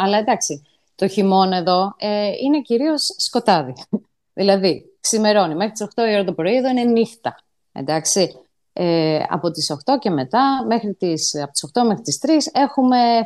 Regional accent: Arfara, Peloponnese, Greece; εγώ η καταγωγή μου, εγώ μεγάλωσα στα Αρφαρά Μεσσηνίας, λοιπόν.

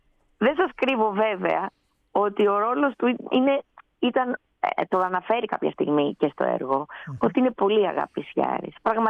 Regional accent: Dimitsana, Peloponnese, Greece; also born or lived in Marathon; now in Brussels, Belgium; Λοιπόν, εγώ είμαι από Πελοπόννησο, από Δημητσάνα και από Μαραθώνα.

